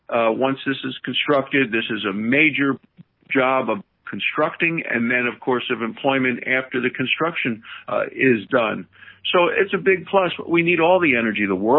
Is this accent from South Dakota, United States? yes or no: no; Wyoming, United States; as it is to people in my home state in Wyoming.